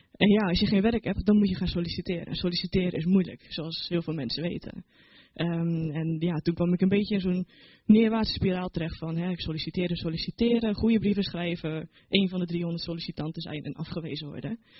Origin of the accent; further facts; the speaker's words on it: Putten, Gelderland, Netherlands; toen ik belijdenis deed bij mij in de kerk in Putten waar ik vandaan kom.